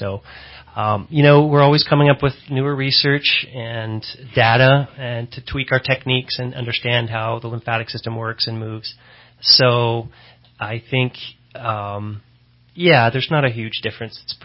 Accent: Redding, California, United States; moved away as an adult; I was born and raised here in Redding, so.

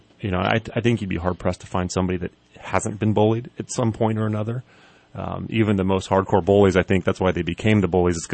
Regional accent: Burney, California, United States; I grew up here. I was born and raised in Burney, graduated from Burney High School.

